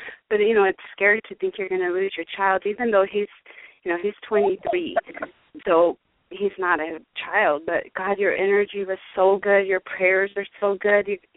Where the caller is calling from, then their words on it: Arizona, United States; I'm calling from Arizona.